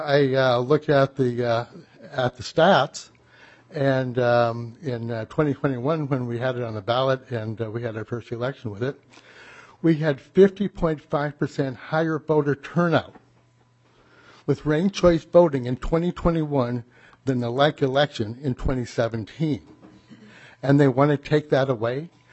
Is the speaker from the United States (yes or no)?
yes; Minnetonka, Minnesota, United States; I'm from Minnetonka.